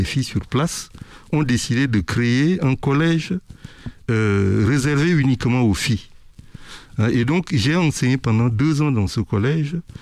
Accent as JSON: {"language": "French", "town": "Moundou", "region": "Logone Occidental", "country": "Chad", "tie": "born or raised there", "said": "je suis retourné dans ma ville natale qui s'appelle Mundu."}